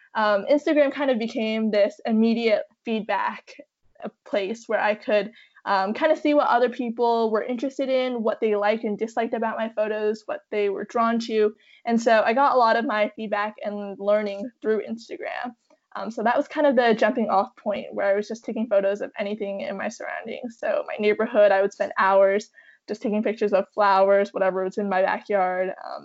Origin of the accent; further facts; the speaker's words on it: New York, United States; Yeah, so I'm from New York, about an hour north of New York City, and I started photography when I was in sixth grade